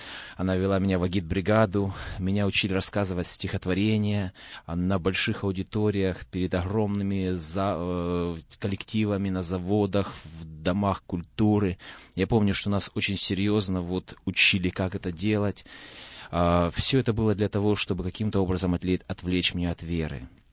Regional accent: Berdyansk, Zaporizhzhia Oblast, Ukraine; moved away as an adult; Сам я родом из Украины. Есть там в Запорожской области на берегу Азовского моря такой городок Бердянск. Там я родился. В принципе, там прошло мое детство, и первые 18 лет я прожил именно там.

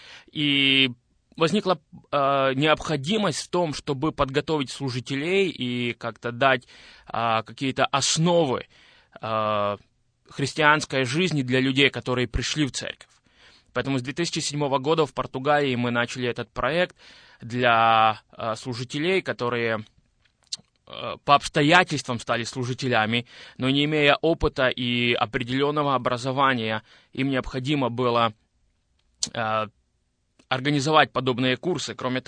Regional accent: Zakarpattia Oblast, Ukraine; now in Boryslav, Ukraine; Я родился в Украине, в Закарпатской области, и 28 лет я прожил в этом регионе Украины. 7 лет назад я переехал во Львовскую область, в город Борислав

